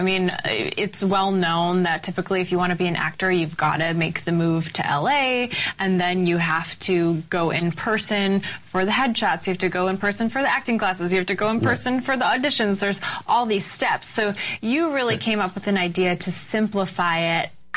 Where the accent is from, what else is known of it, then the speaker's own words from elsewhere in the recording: Wisconsin, United States; I'm from Wisconsin.